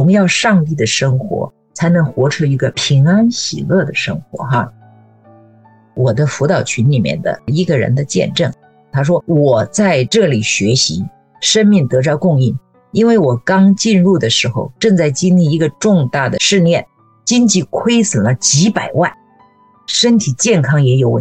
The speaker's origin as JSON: {"language": "Chinese", "country": "China", "tie": "born or raised there", "said": "我从小在中国的环境中"}